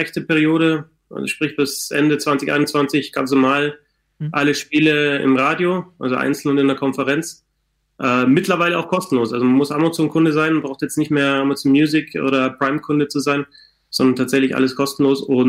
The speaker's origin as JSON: {"language": "German", "region": "Bavaria", "country": "Germany", "said": "ich komme jetzt aus Bayern, also Bayern 1."}